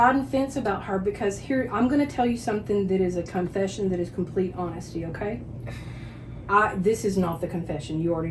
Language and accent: English; United States; I 100% love America. I'm an American.